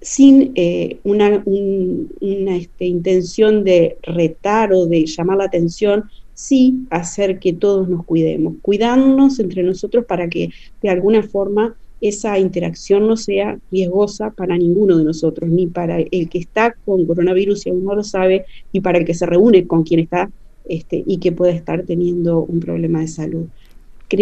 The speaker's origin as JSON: {"language": "Spanish", "country": "Uruguay", "said": "de nuestra idiosincrasia como personas y como población uruguaya"}